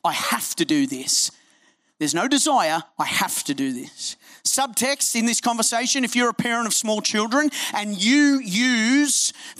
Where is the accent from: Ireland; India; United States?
India; born there; English is a second language; I was born in India, as Linnaeus said, so English is the second language of my country of birth